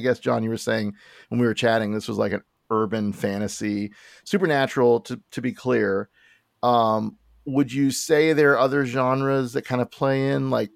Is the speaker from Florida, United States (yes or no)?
yes; Florida, United States; I'm from Florida. So Florida's got its diversity and culture, certainly South Florida, which is actually where I was born and raised.